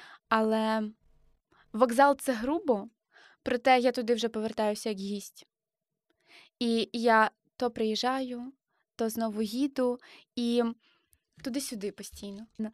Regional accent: Yuzhnoukrainsk, Mykolaiv Oblast, Ukraine; знову ж таки, я з Южноукраїнська, яке має називатися Гарном.

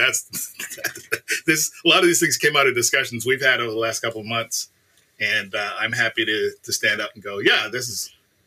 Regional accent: Canada; As a Canadian, I'd like to say it was the …

